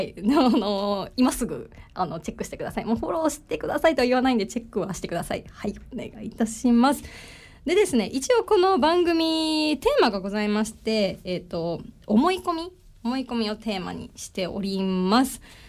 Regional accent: Osaka, Japan; accent: Kansai; moved away as an adult; 大阪生まれ大阪育ちでして、もう生粋のもう関西人なんですよ。本当にもうずっと大阪って感じで、ただ今月の初めに関東の方に引っ越してまいりまして、今2週間ぐらいなんですね。

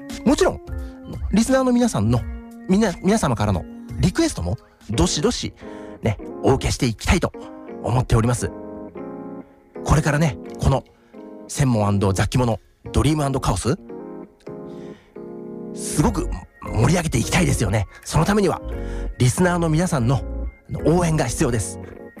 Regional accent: Yamaguchi, Japan; 僕は山口県の人間ですけど、地元のこういった隠れた名所とかそういったものをいろいろと探したりして

